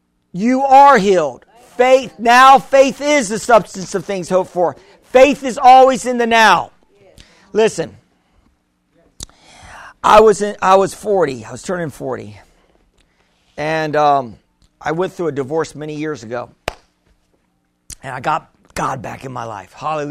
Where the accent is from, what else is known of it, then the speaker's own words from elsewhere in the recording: United States; And I said, I'm American. I speak no Spanish.